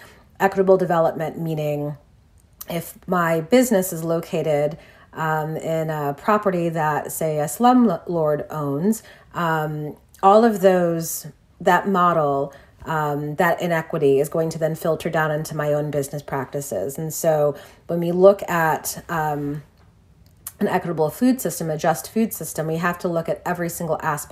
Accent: Detroit, Michigan, United States; but also improve our relationship with the communities with which we existed in, which is Detroit, my hometown.

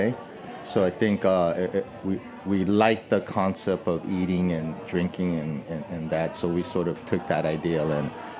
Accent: Los Angeles, California, United States; growing up in Los Angeles, music is really a big part of growing up and having older brothers and sisters.

